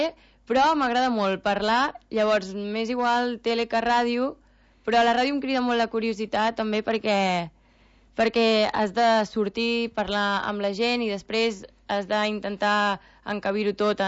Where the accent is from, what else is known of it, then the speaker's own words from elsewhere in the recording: L'Escala, Catalonia, Spain; also born or lived in Barcelona; Doncs mira, jo sóc de Barcelona i estigueixo aquí a l'Escala des de ja que sóc ben petita